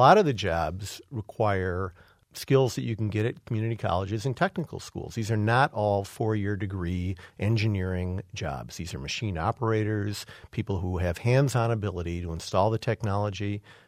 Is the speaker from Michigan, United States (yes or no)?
yes; Detroit, Michigan, United States; I grew up in the Detroit area. So I look at what happened in Detroit with all these shuttered factories.